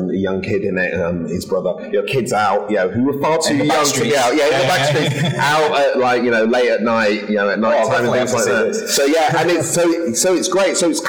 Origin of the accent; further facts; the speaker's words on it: Bradford, Yorkshire and the Humber, United Kingdom; I grew up in Bradford, like estates in Bradford